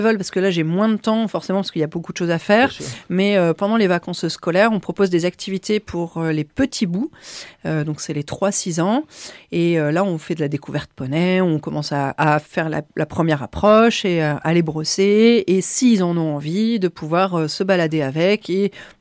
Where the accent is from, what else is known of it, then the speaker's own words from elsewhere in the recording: Nouvelle-Aquitaine, France; Moi, je suis originaire des Deux-Sèvres.